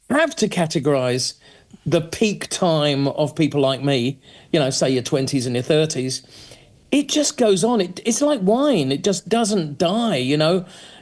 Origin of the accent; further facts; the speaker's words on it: Northern Ireland, United Kingdom; also born or lived in Shoreham-by-Sea; But look, I mean, I grew up in Fermanagh